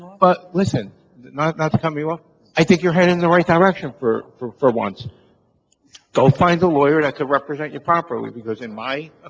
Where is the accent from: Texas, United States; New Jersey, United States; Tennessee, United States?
New Jersey, United States; Nutley; I'm from Nutley, not Bellevue. You said us Bellevue guys. I grew up in Nutley, but whatever.